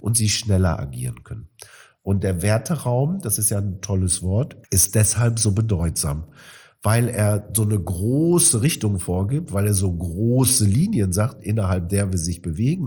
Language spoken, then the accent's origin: German; Marl, North Rhine-Westphalia, Germany; Ich komme aus Mahl. Mahl ist neben Gelsenkirchen noch ein bisschen hässlicher als Gelsenkirchen. Auch eine große Zeche gehabt, Auguste Victoria. Da bist du geprägt, dass Maloche wichtig ist.